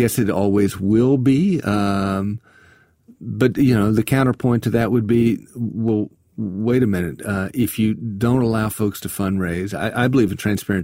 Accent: South Carolina, United States; I'm from South Carolina, I know you are too.

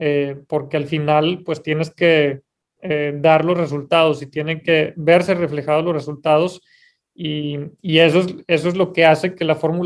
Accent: Mexico; lo digo desde mi camiseta como mexicano, como latino

